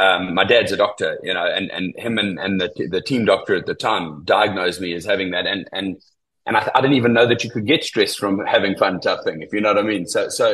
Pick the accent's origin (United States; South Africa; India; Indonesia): South Africa; As a South African public, we put quite a lot of pressure on the players and the representatives of the country.